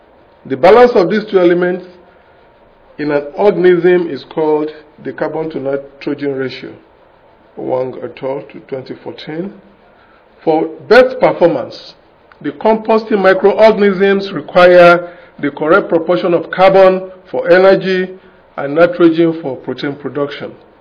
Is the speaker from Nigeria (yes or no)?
yes; Nigeria; I came from Nigeria, specifically Federal University of Agriculture, Abeokuta.